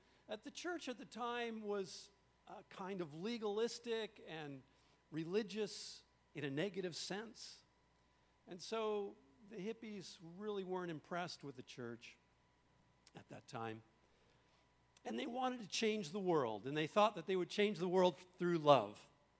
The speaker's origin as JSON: {"language": "English", "region": "New York", "country": "United States", "tie": "born or raised there", "said": "So I grew up in New York. I lived in New York, so I was quite far from Newport Beach and Costa Mesa."}